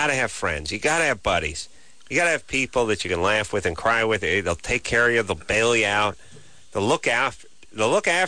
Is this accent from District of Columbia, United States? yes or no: no; Indiana, United States; I grew up in Indiana. They go Hoosiers.